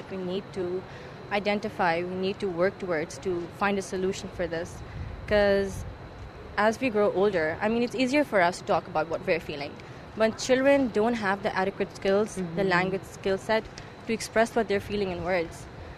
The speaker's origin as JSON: {"language": "English", "country": "Pakistan", "said": "especially in Qatar and Pakistan, Pakistan being my home country"}